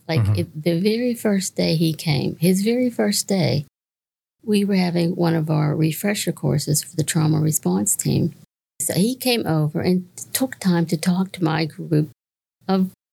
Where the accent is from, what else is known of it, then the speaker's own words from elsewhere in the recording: Pennsylvania, United States; I was from Pennsylvania, so I really didn't know the EAPs down in South Carolina.